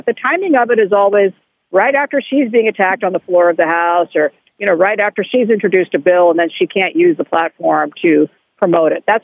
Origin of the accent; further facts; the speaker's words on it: San Francisco, California, United States; My hometown of San Francisco is where Twitter has been based.